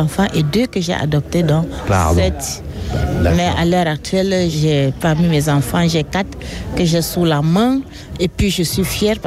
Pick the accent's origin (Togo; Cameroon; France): Cameroon; Yaoundé, Centre; Je viens du Cameroun, Yaoundé.